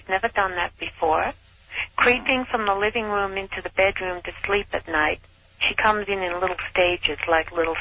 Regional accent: Australia; now in Arizona, United States; I'm originally from Australia.

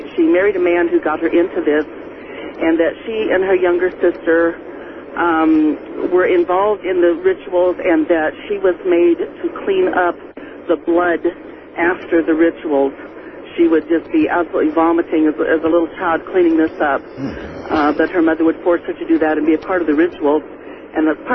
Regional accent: Phoenix, Arizona, United States; I'm from Phoenix, but I drive a cross-country semi.

